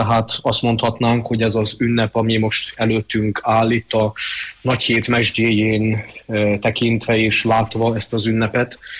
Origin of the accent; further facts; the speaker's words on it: Csíkdelne, Harghita, Romania; amikor gyermekkoromban eljártuk otthon a csíki tájakon a keresztútat, ugyanis én Csíkdellén nevelkedtem